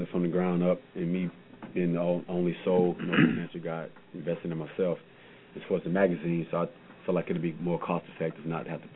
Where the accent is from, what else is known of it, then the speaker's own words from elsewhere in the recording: Fort Myers, Florida, United States; Fort Myers, Florida, by the way. You know, I'm from Fort Myers too.